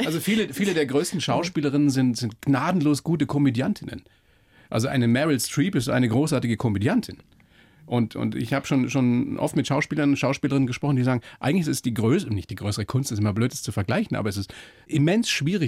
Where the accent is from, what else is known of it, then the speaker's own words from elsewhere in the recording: Bavaria, Germany; eine Mutter gespielt haben aus der Oberpfalz, also aus meiner Heimat